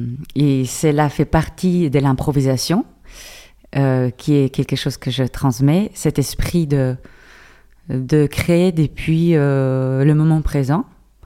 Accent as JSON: {"language": "French", "country": "Israel", "said": "je viens d'Israël."}